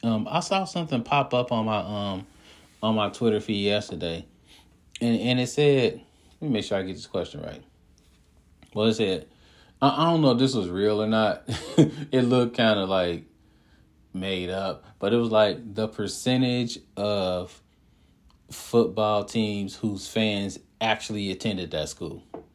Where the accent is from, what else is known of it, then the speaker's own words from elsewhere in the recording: Cincinnati, Ohio, United States; Like, I'm from the Natty. You know, I'm from Cincinnati. 513 all day.